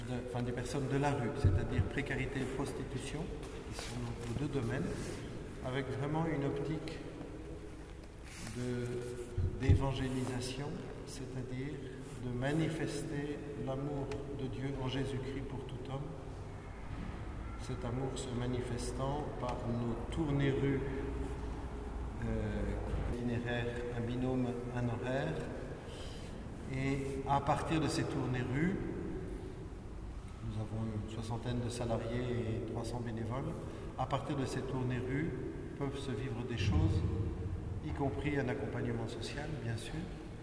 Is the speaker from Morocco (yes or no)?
no; Paris, Île-de-France, France; je suis prêtre depuis 32 ans, en 88, je suis parisien. Né à Paris, ingénieur de formation initiale.